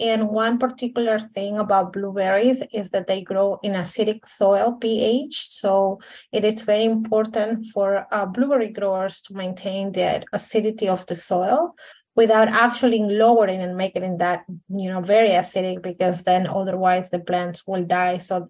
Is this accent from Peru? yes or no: yes; Peru; So first of all, I'm originally from Peru, and that's where I did my bachelor's degree.